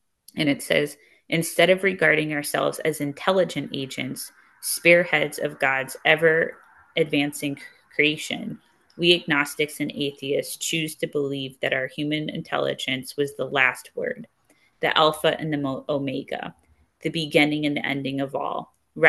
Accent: Waterbury, Connecticut, United States; first language Ebonics; I say my first language is Ebonics. I'm from downtown Waterbury. During the crack epidemic, it was hilarious.

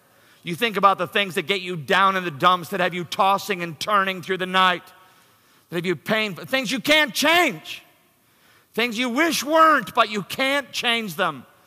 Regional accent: Canada; And I'm from Canada, okay?

